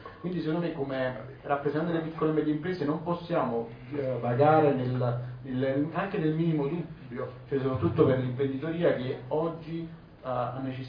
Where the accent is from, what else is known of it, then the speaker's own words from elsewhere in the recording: Naples, Campania, Italy; Posso dire da napoletano, imprenditore appunto napoletano